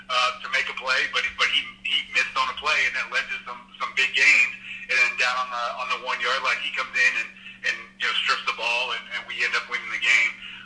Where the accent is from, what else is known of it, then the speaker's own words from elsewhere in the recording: Ohio, United States; And I grew up in Ohio, and my entire family is Buckeyes fans, and I hate Ohio State.